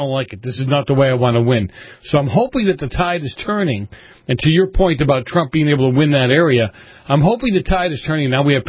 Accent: Boston, Massachusetts, United States; You live in Massachusetts. I grew up in Boston. You know how this works.

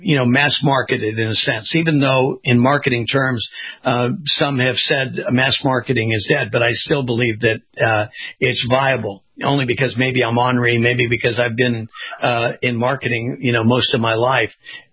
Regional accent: West Coast, United States; I grew up on the West Coast and, did a little surfing.

